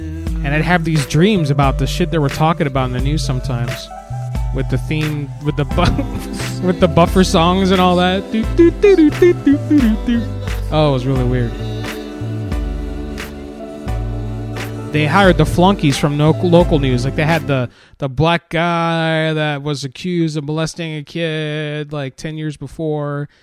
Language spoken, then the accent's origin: English; Kentucky, United States; I'm on vacation from Kentucky.